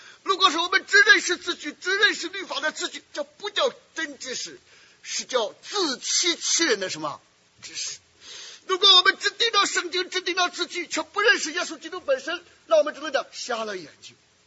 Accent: Shandong, China; 你就知道我们山东老家最出名的是梁山水泊

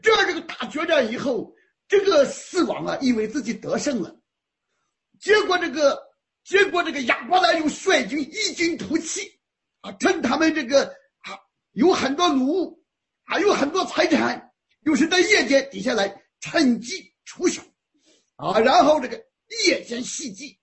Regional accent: Shandong, China; 像我老家山东的山东人啊

